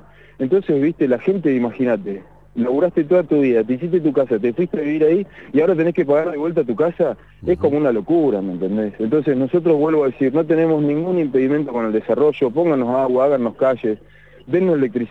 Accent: Neuquén, Argentina; yo soy neuquino nativo de quinta generación

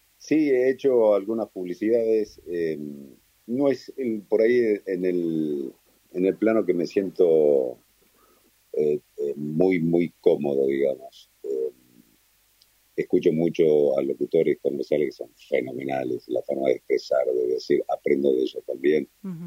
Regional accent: Rosario del Tala, Entre Ríos, Argentina; moved away as an adult; cuando yo me fui de casa a los 19 años después de haber hecho la colimba allá en Rosario del Tala, en mi pueblo, y a buscar nuevos horizontes

